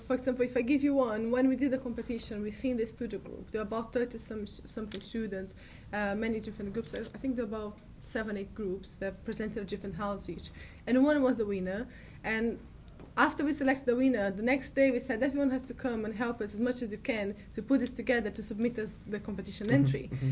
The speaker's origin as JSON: {"language": "English", "region": "São Paulo", "country": "Brazil", "said": "I'm from Brazil, São Paulo."}